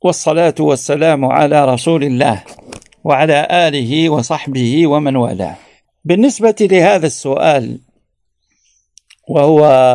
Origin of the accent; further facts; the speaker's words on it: Algeria; وهذا خاصة في الغرب، في الغرب الجزائري عندنا يا حوجي.